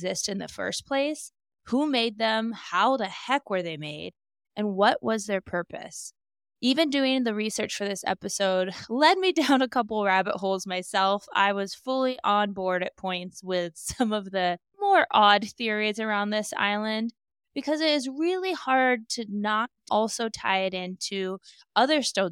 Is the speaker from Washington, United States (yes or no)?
no; Alaska, United States; I have gone fishing many a time growing up in Alaska.